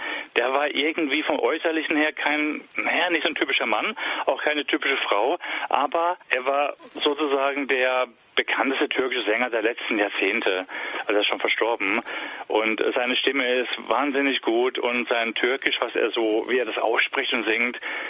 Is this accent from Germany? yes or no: yes; Germany; Ich bin Deutscher und ich bin Islamwissenschaftler.